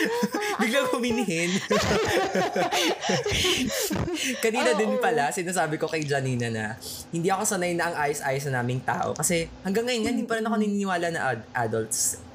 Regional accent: Central Luzon, Philippines; Kasi hindi ako taga Fairview, taga Bulacan ako.

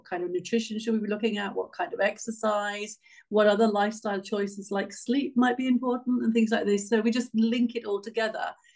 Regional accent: England, United Kingdom; moved away as an adult; also born or lived in Denmark; now in Lanzarote, Spain; Well, I am originally from the UK, so I am English. I think about 98% genetically English. Anyway, so but when I was 22, 23, around there, I moved to Denmark.

